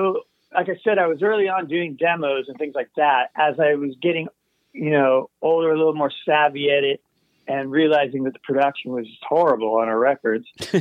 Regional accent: Seattle, Washington, United States; also born or lived in Brooklyn; My family we're from Brooklyn, New York originally, but my father got work in the Seattle area, so we were like a suburb of Seattle.

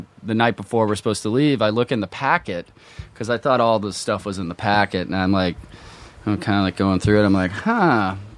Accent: Lexington, Kentucky, United States; now in New York, United States; Originally from Lexington, Kentucky.

